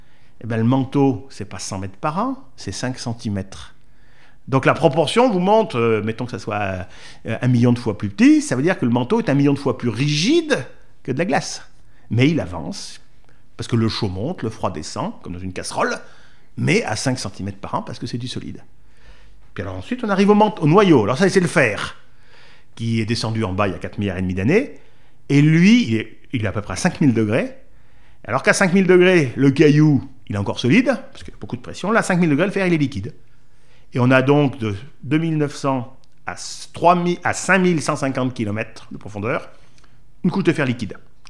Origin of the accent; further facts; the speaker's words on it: Auvergne-Rhône-Alpes, France; il y a la Bretagne ou le Massif Central, je suis auvergnat